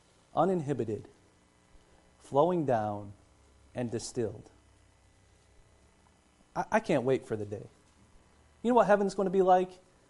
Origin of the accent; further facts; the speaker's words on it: Kentucky, United States; I'm from Kentucky. So, you know, when you talk about distilling, you know, we think of moonshine down where I'm from.